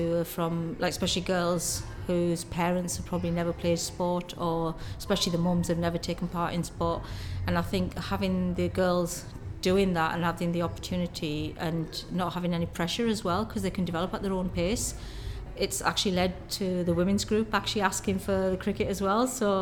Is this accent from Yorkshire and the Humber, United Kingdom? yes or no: yes; Yorkshire and the Humber, United Kingdom; So I'm from Yorkshire originally, and we grew up following cricket most of our life